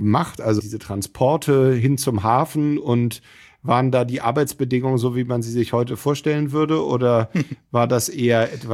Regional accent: Hamburg, Germany; Ja, also als Hamburger Jung

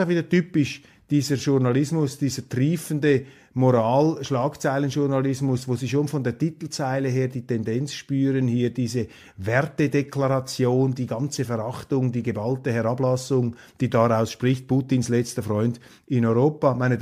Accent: Switzerland; als Schweizer beunruhigt mich das, besorgt mich das auch.

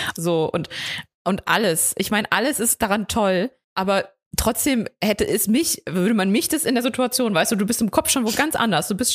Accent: Saxony, Germany; ich bin ja nun mal in Sachsen aufgewachsen.

